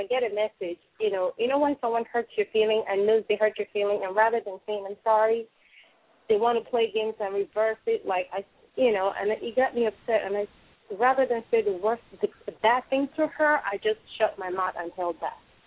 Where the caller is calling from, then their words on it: United States; Oh, I'm calling from America.